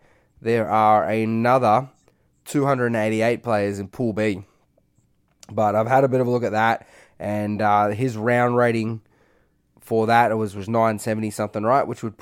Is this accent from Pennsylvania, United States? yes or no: no; Grand Rapids, Michigan, United States; what is my hometown in Grand Rapids, Michigan. I could be staying at my grandparents' house